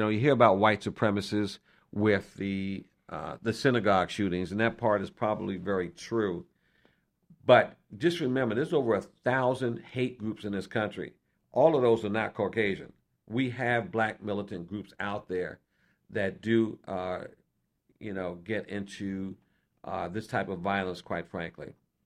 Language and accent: English; New York, United States; I'm from New York. These are police officers that also walk the beat.